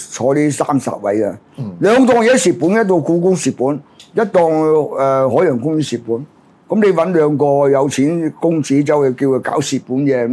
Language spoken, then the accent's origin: Cantonese; Hong Kong; 點解我哋五代香港人都冇得做？